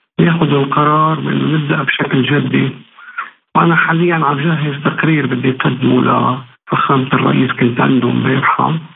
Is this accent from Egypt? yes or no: no; Lebanon; لما نحن كدولة لبنانية نستوفي بعض البنود